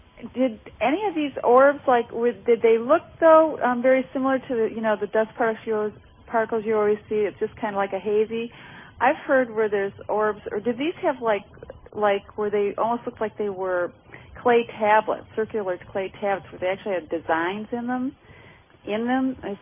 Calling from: North Carolina, United States; I'm calling from North Carolina.

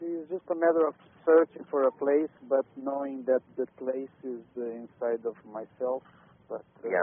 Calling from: Rockville, Maryland, United States; I'm calling from Rockville, Maryland.

